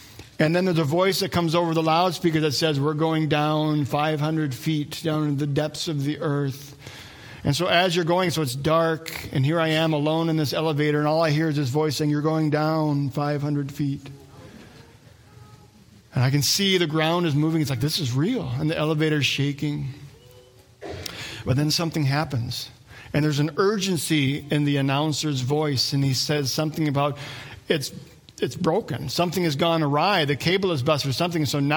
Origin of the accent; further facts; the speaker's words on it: Wadena, Minnesota, United States; I grew up in Wadena. It's about an hour away from here.